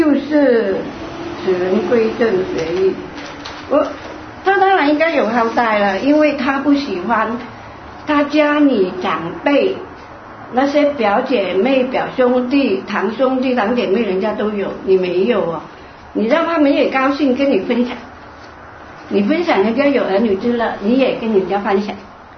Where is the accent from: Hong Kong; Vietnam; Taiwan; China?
Vietnam; moved away as an adult; now in Belgium; 我们这一代因为当兵啊什么的，我是越南来的